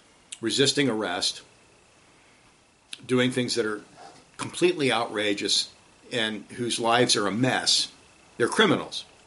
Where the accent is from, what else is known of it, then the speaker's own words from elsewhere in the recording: California, United States; now in Philadelphia, United States; Now, I was raised in California, and there were a few blacks around, African-Americans around, and we played with them, and we were friends with them, and it was no big deal.